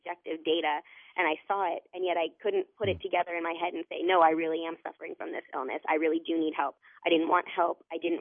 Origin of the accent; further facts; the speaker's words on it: Jacksonville, Florida, United States; I'm from Jacksonville.